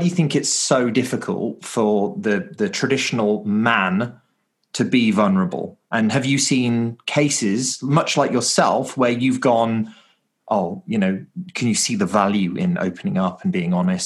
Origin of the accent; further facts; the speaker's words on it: United Kingdom; I'm British